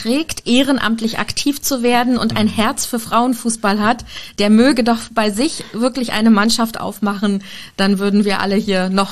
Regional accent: Rostock, Mecklenburg-Vorpommern, Germany; born there; Ich als gebürtige Rostockerin

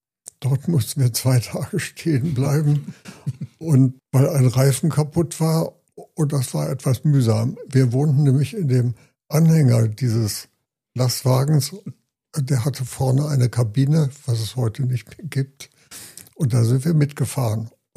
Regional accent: Hamburg, Germany; also born or lived in Eichsfeld; Also ich bin dann eigentlich in Hamburg aufgewachsen.

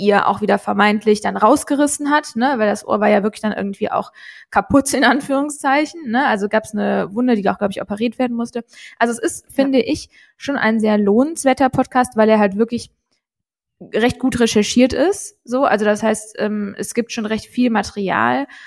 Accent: Rhineland, Germany; accent: Rhenish; Und die gute Laune dürfen wir ja nicht mehr durch unseren rheinischen Akzent verkörpern, deswegen müssen wir da andere Wege finden.

